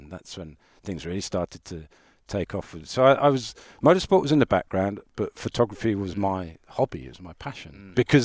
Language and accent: English; Ireland; I'm Irish, and that's part of the culture there.